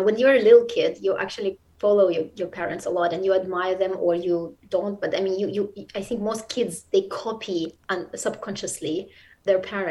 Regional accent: Saint Petersburg, Russia; Actually, well, it's not fashionable right now, but I grew up in St. Petersburg in Russia.

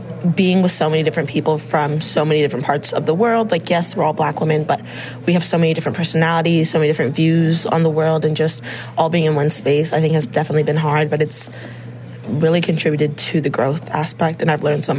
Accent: Arlington, Virginia, United States; I'm from Arlington, Virginia.

